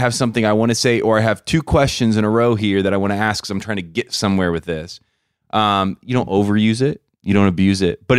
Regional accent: Midwest, United States; My faith is very important to me. I'm from the Midwest.

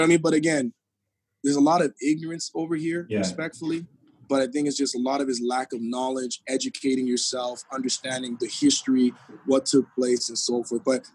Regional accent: Canada; I'm Canadian. I have two challenges in this market. I'm Black and I'm Canadian. So, you know, as Canadians, we already have our struggle of trying to make it to a certain level.

